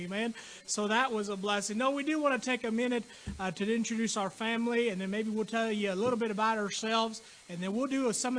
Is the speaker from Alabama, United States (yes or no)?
no; Phoenix, Arizona, United States; moved away; also born or lived in Chandler, Arizona / Kentucky; Now, originally, I'm actually from Arizona. I was born in Phoenix at Maricopa County Hospital. Lived in Chandler for several years.